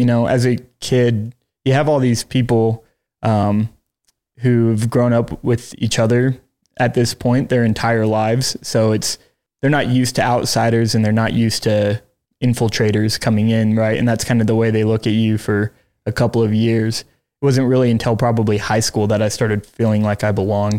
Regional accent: Utah, United States; So I grew up here in Utah. My mom is from Roy. My dad is from North Ogden area.

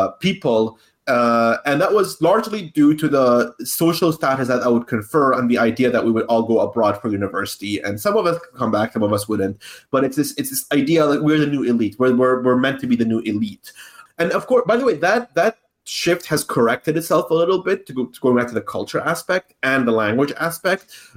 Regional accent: Bahrain; as a Bahraini artist to play. Now, growing up in Bahrain

